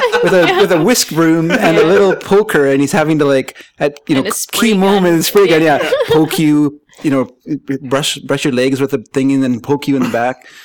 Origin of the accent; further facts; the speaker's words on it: Canada; I was from Canada. It felt really warm there.